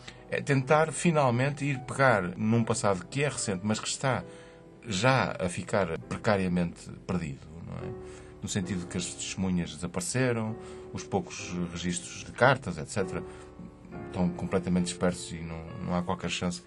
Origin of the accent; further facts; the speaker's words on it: Porto, Portugal; eu sou do Porto, o Paulo também é do Porto